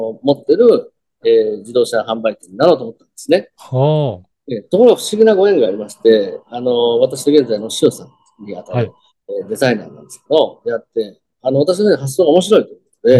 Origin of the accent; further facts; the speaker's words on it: Toyohashi, Aichi, Japan; 私ですね、愛知県、出身、生まれも育ちます、ね、